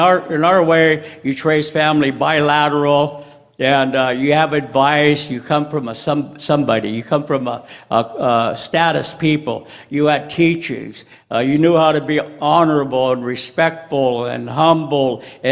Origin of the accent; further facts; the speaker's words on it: Washington, United States; I am from the Snoqualmie, the Duwamish, the Tlalum, the Skagit, the Lummi, the Saanich, the Nooksack tribes.